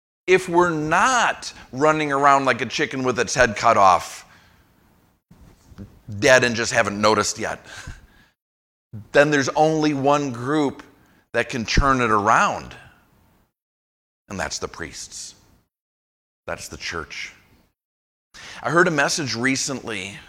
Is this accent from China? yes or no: no; Ireland; Had someone in my old church who called me … Because I'm Irish, and because … they thought sounded better than